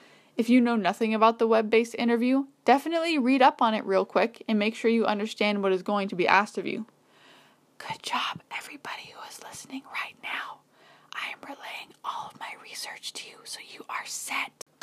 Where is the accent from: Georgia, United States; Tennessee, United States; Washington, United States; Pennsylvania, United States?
Washington, United States; Since I'm from Washington State, moving to California would mean that I would be much closer to my family